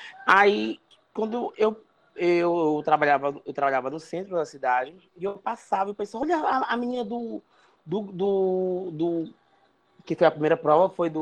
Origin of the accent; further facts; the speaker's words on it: Fortaleza, Ceará, Brazil; Eu sou de Fortaleza, moro lá no Ceará, tenho 34 anos